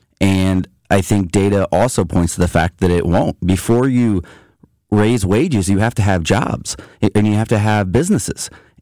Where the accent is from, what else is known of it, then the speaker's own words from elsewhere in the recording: Missouri, United States; you know, I grew up in Missouri, and my parents were natives of St. Louis.